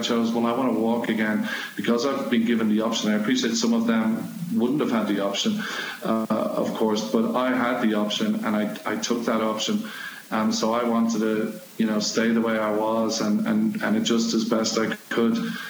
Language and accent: English; Dublin, Leinster, Ireland; I'm from Dublin, yeah, originally. So I think it maybe just came from my family, from being younger.